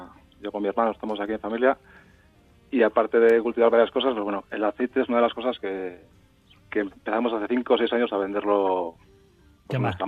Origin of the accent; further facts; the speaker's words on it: San Isidro del Pinar, Navarre, Spain; Pues yo estoy en mi pueblo, en San Isidro del Pinar.